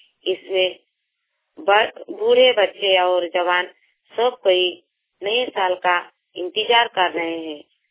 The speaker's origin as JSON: {"language": "Hindi", "town": "Khakdi", "region": "Jharkhand", "country": "India", "said": "मैं जमशेदपुर ब्लॉक में रहती हूँ। मेरा गांव का नाम खाकड़ी पड़ा है।"}